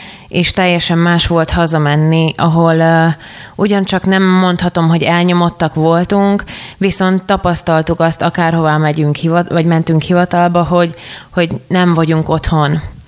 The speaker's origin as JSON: {"language": "Hungarian", "town": "Buduslău", "region": "Bihor", "country": "Romania", "tie": "born or raised there", "said": "Így van, én a Párciumból jöttem, az érmelléki részről. Igazából az ott van a határon túl, ahogy átmegyünk."}